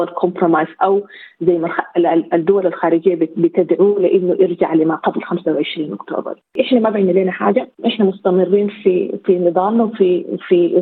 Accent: Sudan; now in abroad; إحنا كسودانيين خارج السودان تواصلنا مع أهلنا طبعا يعني مقلق جدا بالنسبة لنا

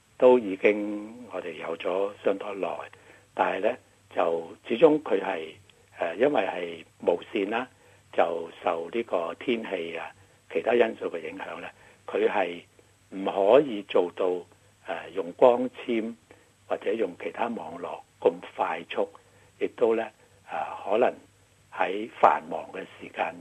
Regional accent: Australia; 拉到去我哋澳洲人嘅每一个屋企

